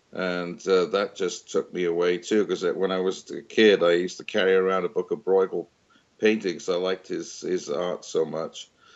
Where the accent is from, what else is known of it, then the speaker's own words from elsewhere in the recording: United Kingdom; when I was growing up in Britain